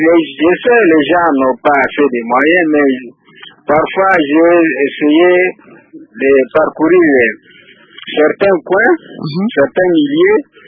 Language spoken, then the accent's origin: French; Bukavu, South Kivu, DR Congo; Puisque moi, je viens de Bukavu.